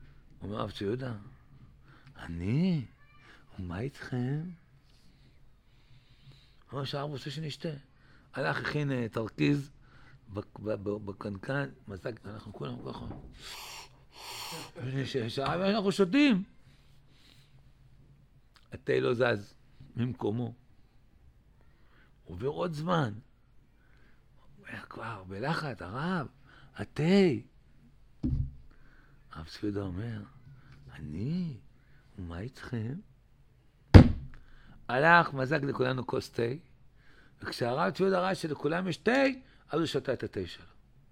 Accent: Tel Aviv, Tel Aviv District, Israel; גדלתי בתל אביב, בשכונת שפירה, איפה שהיום שם כל הסודנים שם. כשאני גרתי שם לפני 40 שנה, יש שם פשע וסמים

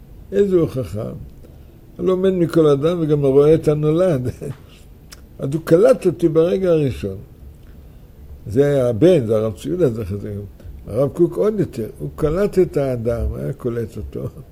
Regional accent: Mishmar HaSharon, Central District, Israel; בנעוריי חייתי בקיבוץ. קיבוץ משמר השרון.

